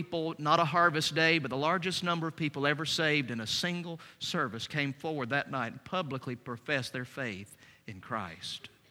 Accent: Valdosta, Georgia, United States; also born or lived in Atlanta; But if you were to ask me, "Where are you from?" we tend to mean, "What's your hometown?" I would say, "Valdosta." And then you said, "Oh, you were born in Valdosta." No, I was born in Atlanta.

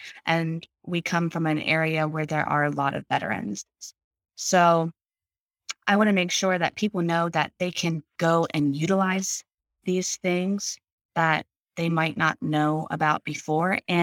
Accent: Pennsylvania, United States; I'm from a rural area in Pennsylvania we're smack in the middle. We're 3 hours from Pittsburgh and 3.5 hours to Philadelphia, and 3 hours to Baltimore. So like, there's nothing around us.

